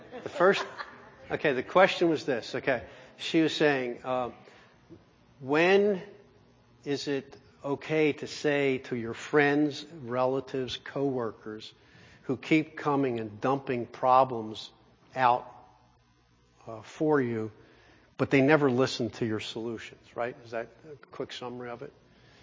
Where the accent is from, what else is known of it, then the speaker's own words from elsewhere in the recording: Philadelphia, Pennsylvania, United States; born there; I was born in Philly. I'd probably fit real well in Pittsburgh, you know.